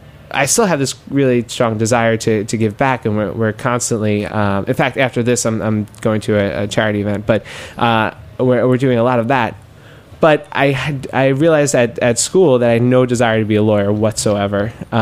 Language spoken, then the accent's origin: English; Queens, New York, United States; I grew up in Queens and then went to NYU. And when you grow up in Queens, you're, you know, you're part, at least where I came from in Queens, it feels very much like you're from Queens